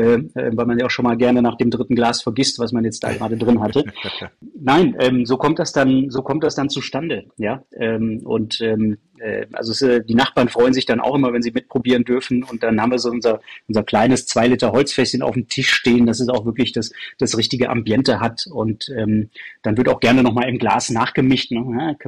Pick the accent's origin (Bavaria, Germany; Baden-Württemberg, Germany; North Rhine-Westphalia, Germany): North Rhine-Westphalia, Germany; Aachen